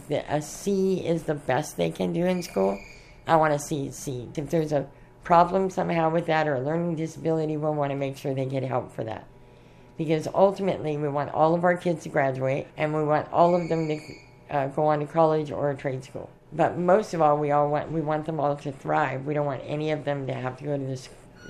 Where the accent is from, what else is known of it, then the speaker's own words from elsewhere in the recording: East Coast, United States; I'm from the East Coast, and that used to be something that would happen.